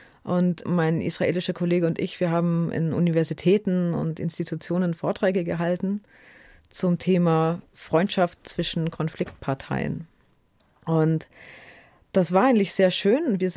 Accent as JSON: {"language": "German", "town": "Munich", "region": "Bavaria", "country": "Germany", "tie": "born or raised there", "said": "Also mein Vater war Palästinenser, meine Mutter ist Deutsche und ich bin hier in München geboren. Also natürlich bin ich Münchnerin"}